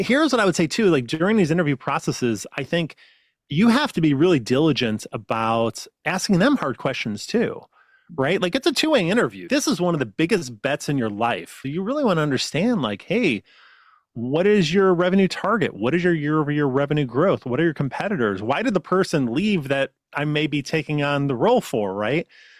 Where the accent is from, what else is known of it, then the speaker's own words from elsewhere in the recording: Midwest, United States; I grew up in the Midwest. I didn't grow up in Silicon Valley. I made a couple big moves in my career where I moved out to Denver